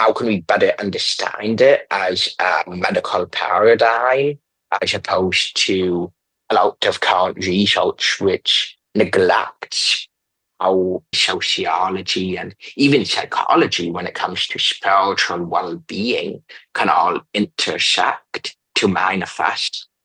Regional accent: Hawaii, United States; And growing up in Hawaii, I think we all can see that.

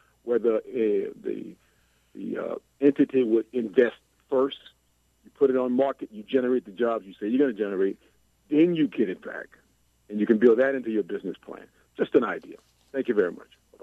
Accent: Opelousas, Louisiana, United States; I'm from Opelousas

